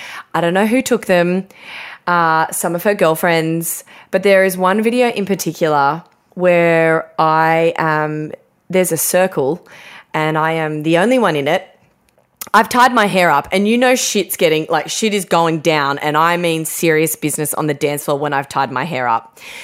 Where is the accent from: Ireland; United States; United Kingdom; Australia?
Australia; Like I think as an Australian woman, I just, you know, I wasn't taught how to like clean the grout in the tiles and stuff like that.